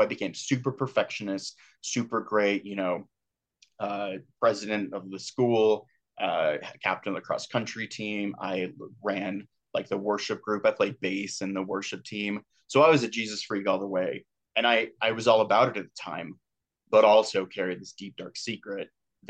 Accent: Santa Rosa, California, United States; also born or lived in Modesto; But I grew up in this town called Santa Rosa, which is like wine country, redwood trees near the ocean, kind of.

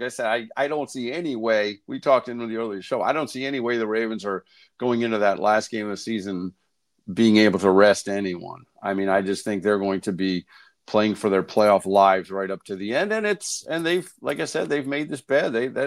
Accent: Washington, District of Columbia, United States; I grew up in Washington, D.C. Couldn't get Redskins tickets because it was impossible.

